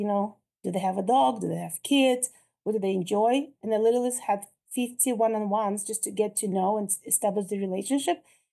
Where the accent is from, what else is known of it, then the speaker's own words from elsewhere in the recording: New York, United States; I'm from New York, you know, and I have some Russian background.